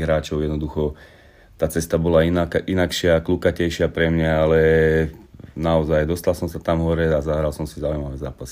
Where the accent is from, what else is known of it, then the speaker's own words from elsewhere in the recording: Handlová, Trenčín Region, Slovakia; Tak začínal som ako malý chlapec v Handlovej.